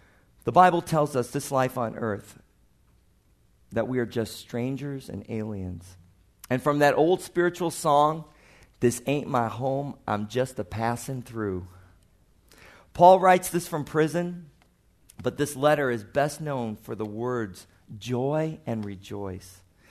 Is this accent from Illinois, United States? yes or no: yes; Chicago, Illinois, United States; accent: Chicago; My wife loves to tease me about my Chicago accent, which I've worked very hard to get rid of, but not completely.